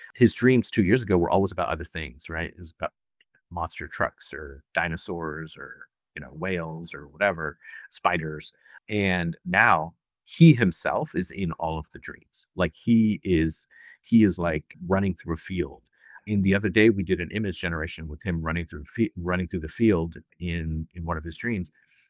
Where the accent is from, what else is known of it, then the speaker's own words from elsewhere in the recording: India; I was growing up in India.